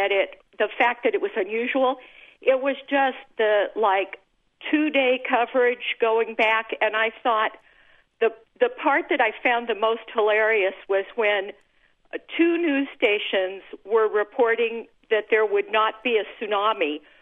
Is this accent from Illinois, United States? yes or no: no; California, United States; now in Florida, United States; I live in Florida now, but I'm from California, so I've experienced both big earthquakes and hurricanes firsthand.